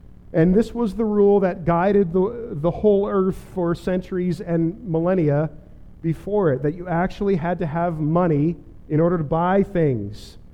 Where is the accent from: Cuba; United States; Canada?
Canada; Fredericton, New Brunswick; I grew up kind of outside of Fredericton.